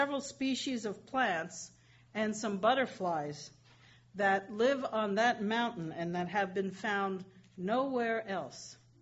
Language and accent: English; New York City, New York, United States; I remember that as a child, growing up in New York City, where trees grew out of little square spaces of dirt surrounded by concrete sidewalks